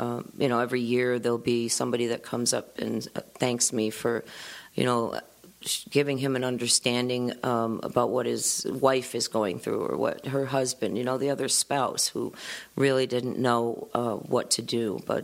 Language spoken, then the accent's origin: English; Athens, Ohio, United States; We grew up in Athens, Ohio. Had a TV, but I think we watched Tom and Jerry on Saturdays